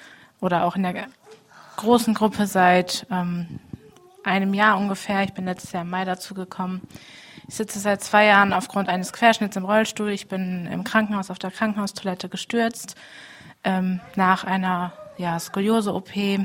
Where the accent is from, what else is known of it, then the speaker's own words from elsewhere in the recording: Hüllhorst, North Rhine-Westphalia, Germany; ich bin 18 Jahre alt. Ich komme aus der Gemeinde Hüllhorst oder wir kommen von da.